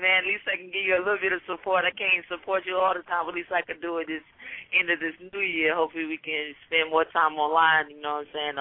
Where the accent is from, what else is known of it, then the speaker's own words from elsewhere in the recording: Jacksonville, Florida, United States; I've been back home in Jacksonville, Florida, for 7 months. Of course, this is off my hometown, but yeah, I've been home for 7 months now.